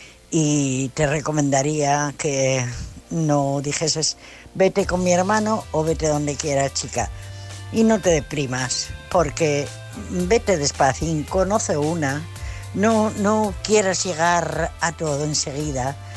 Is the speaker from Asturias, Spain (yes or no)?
yes; Asturias, Spain; Bueno, pues el consejo para este chico